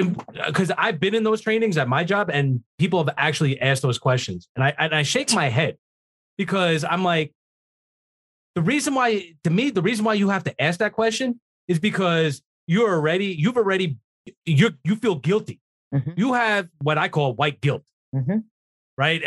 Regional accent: New York, United States; I didn't even think about that growing up in New York.

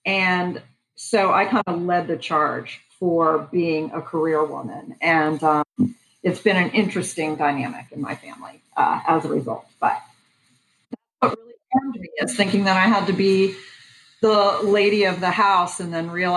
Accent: Bowie, Maryland, United States; I grew up in Bowie, Maryland, and I am the youngest of four kids

